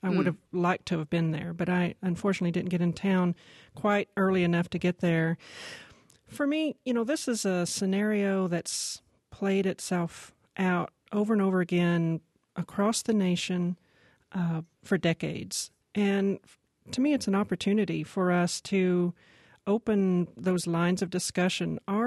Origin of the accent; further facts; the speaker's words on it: Fayetteville, Arkansas, United States; Well, I am a native Arkansan, born and raised in Fayetteville, Arkansas, and pretty much just stayed in that region.